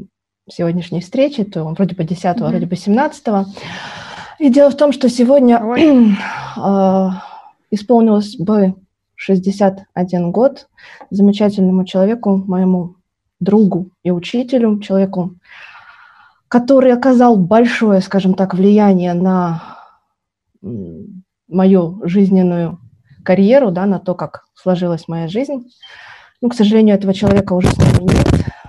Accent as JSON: {"language": "Russian", "town": "Odesa", "region": "Odesa Oblast", "country": "Ukraine", "tie": "born or raised there", "said": "Я просто родилась в Одессе и навсегда осталась там."}